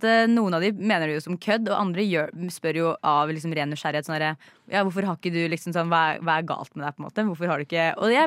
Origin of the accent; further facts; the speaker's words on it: Elverum, Innlandet, Norway; nå jeg ganske ferdig med å være i hjembyen min